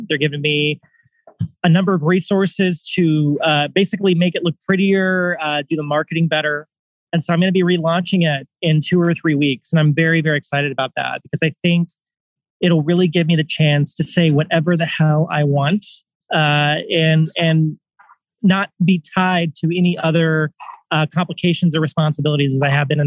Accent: Texas, United States; You know, I'm from Central Texas. I served in the military. I love my country

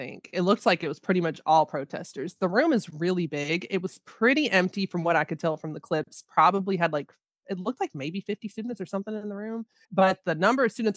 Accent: Memphis, Tennessee, United States; now in Washington, United States; And I'm from Memphis. I lived in Memphis for 27 years, like my whole life, did all my education there before I came up to DC. Anybody from Memphis, you understand that we say we're not from Tennessee, we're from Memphis.

